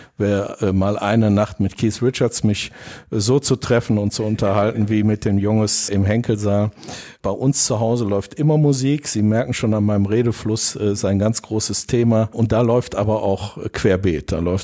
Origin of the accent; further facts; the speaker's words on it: Monheim, North Rhine-Westphalia, Germany; Ich bin hier aufgewachsen im Rheinland. Ich bin als Monheimer Jung schon mit 6, 7 Jahren mit dem Fahrrad häufig zum alten Rheinstadion gefahren